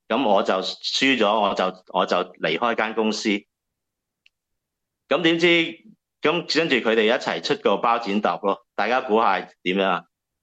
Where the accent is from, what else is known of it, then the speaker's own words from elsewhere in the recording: China; 有我哋中国人都有句说话系咩？